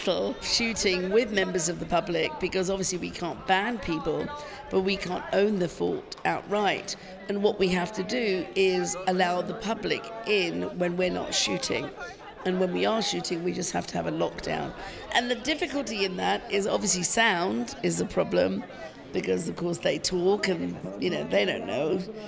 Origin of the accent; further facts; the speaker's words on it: India; The fact that I am Indian goes a long way.